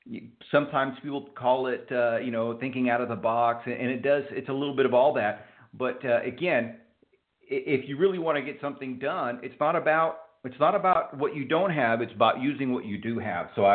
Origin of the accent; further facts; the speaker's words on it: Houston, Texas, United States; I grew up in Houston. Used to go to San Antonio all the time. It's good to meet a fellow Texan there.